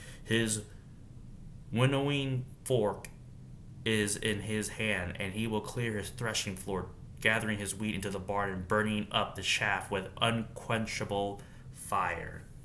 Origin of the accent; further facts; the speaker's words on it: United States; born there; I don't know where you're born at, but as for me, I was born in America.